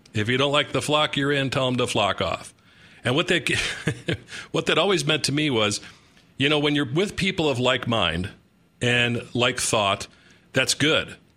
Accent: Chicago, Illinois, United States; I grew up in Chicago. Sometimes we say that.

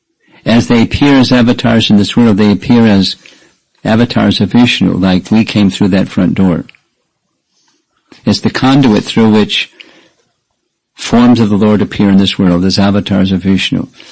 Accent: United States; In my case, I grew up in America, and I didn't have any devotee kids to grow up with.

